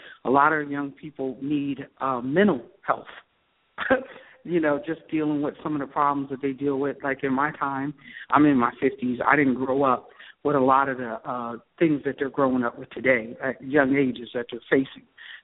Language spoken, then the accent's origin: English; New Jersey, United States; I'm Christy's friend, and I called last week, and I'm from New Jersey.